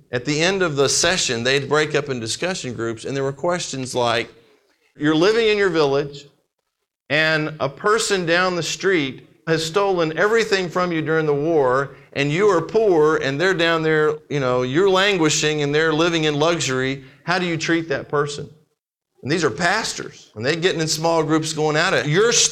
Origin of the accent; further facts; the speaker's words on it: Brazil; I was raised in Brazil where it is there's poverty